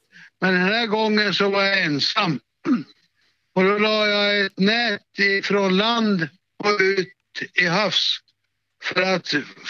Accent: Norrland, Sweden; som norrlänning så måste man ju sköta sig själv.

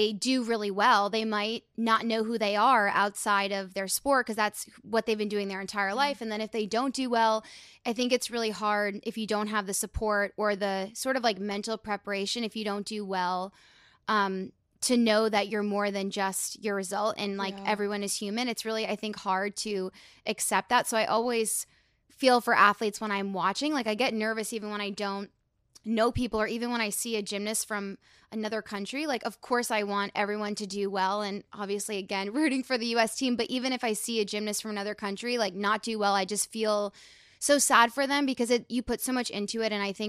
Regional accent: Needham, Massachusetts, United States; I grew up in Newton Needham, Mass.

